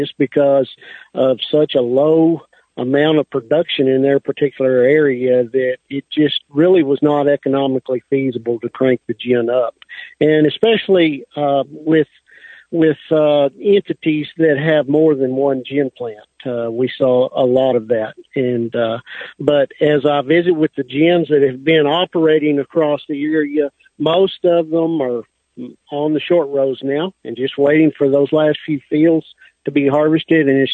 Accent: Plainview, Texas, United States; I'm over here in Hale County today, actually sitting in Plainview, Texas.

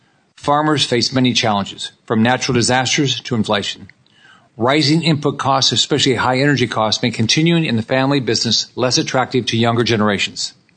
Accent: Florida, United States; In my home state of Florida, that number is even higher

